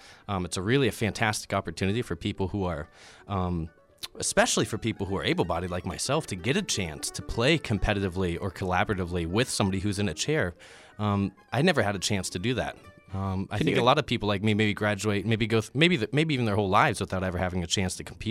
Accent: Pittsburgh, Pennsylvania, United States; also born or lived in Dayton; So I was born in Dayton, moved to Pittsburgh at a young age. Grew up in the Pittsburgh area.

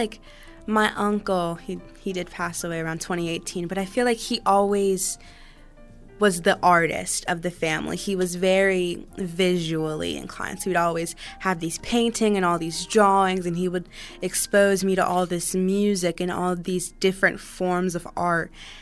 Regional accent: Virginia, United States; born or raised there

